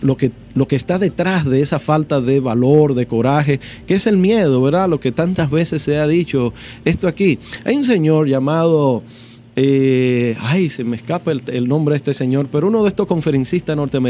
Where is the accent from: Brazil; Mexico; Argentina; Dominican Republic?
Dominican Republic; la frase que nosotros como buenos dominicanos siempre decimos